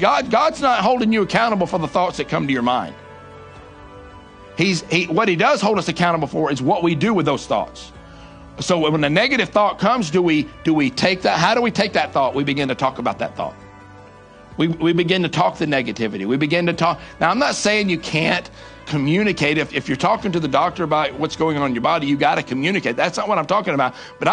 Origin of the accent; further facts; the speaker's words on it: the South, United States; accent: Southern; So English is not my thing, as you can hear. I'm from the South, so I talk weird, right?